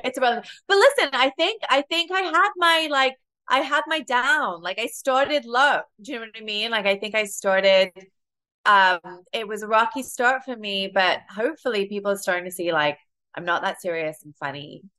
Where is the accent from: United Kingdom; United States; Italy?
United Kingdom; being British